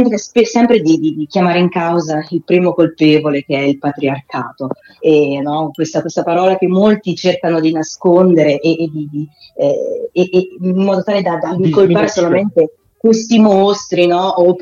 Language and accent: Italian; Marche, Italy; io poi sono marchigiana, e la mia regione è da diversi anni ormai scivolata a destra